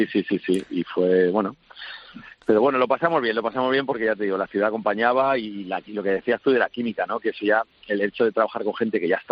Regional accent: Spain; nos metemos con nosotros mismos también, con cómo somos los españoles, de gritones, de despistados

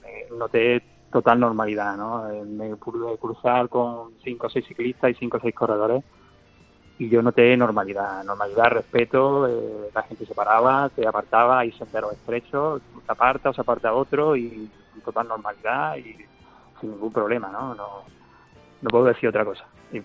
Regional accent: Córdoba, Andalusia, Spain; yo soy de aquí de Córdoba

